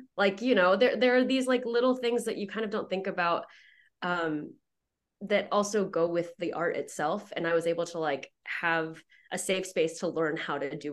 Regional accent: Texas, United States; I mean, I grew up in Texas, so football is a big thing, and they got plenty of support too.

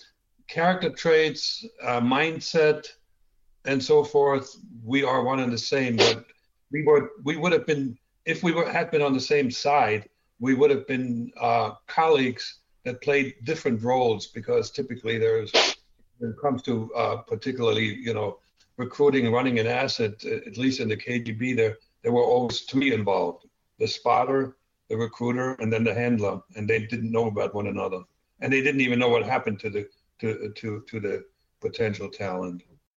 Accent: Germany; accent: German; English is a second language; now in United States; But then again, my talent to get rid of almost 100% of my German accent was so unique that they said, all right, he's going to the U.S., they have tall people.

